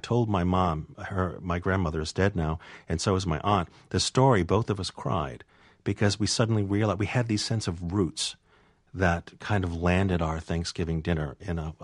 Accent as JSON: {"language": "English", "town": "Fall River", "region": "Massachusetts", "country": "United States", "tie": "born or raised there", "said": "Growing up in Fall River, Massachusetts, one of the things that I always remembered was my grandmother, my mother's mother, would always make this recheio, which is stuffing."}